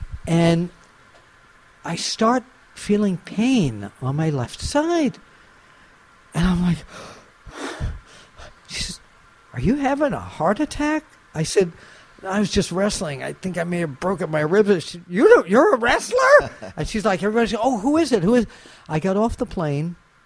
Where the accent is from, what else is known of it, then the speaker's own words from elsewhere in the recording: Queens, New York, United States; I grew up in Maspeth, Queens, and there was an air in an apartment building.